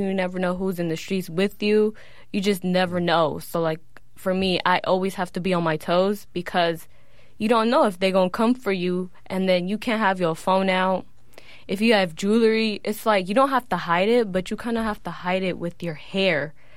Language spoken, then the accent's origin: English; Honduras; Like, I'm Latin. I'm from Honduras.